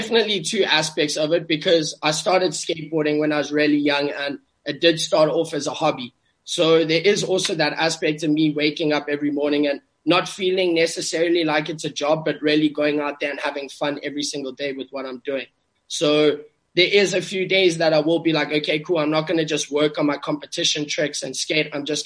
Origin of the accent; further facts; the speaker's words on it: South Africa; because I grew up in South Africa, and it's pretty much the obstacles that I saw